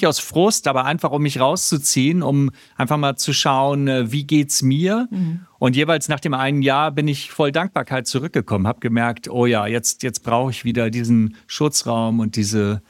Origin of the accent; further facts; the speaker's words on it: Hamburg, Germany; aus Hamburg beim Stream